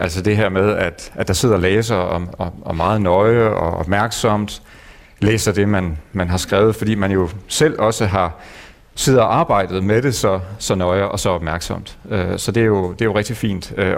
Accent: Central Denmark Region, Denmark; accent: West Jutlandic; at jeg kommer der fra Vestjylland. Fordi min kone, hun har sagt, at altså også de sidste dage op til i dag her, så begynder jeg at tale mere og mere vestjysk.

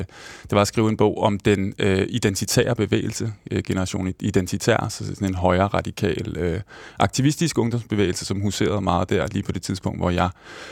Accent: Albertslund, Capital Region of Denmark, Denmark; jeg er vokset op i Albertslund, i forstad til København, uden kendskab til landet, landbrug eller landbrugskultur

